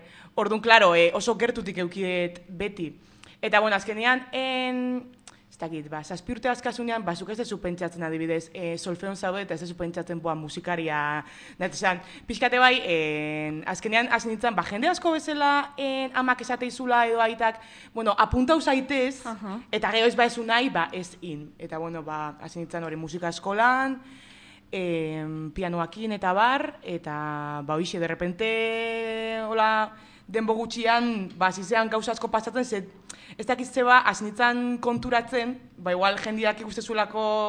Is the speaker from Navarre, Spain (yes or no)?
no; Zumaia, Basque Country, Spain; tipa Zumaiar bat